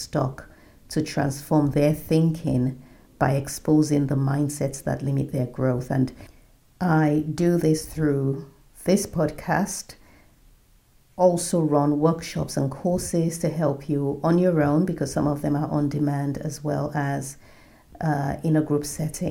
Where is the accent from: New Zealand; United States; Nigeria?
Nigeria; my focus is currently Africa, and I'm starting with my home country, Nigeria.